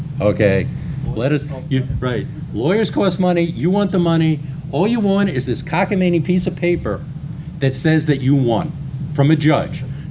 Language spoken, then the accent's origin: English; New Hampshire, United States; I come from New Hampshire, so don't hold it against me.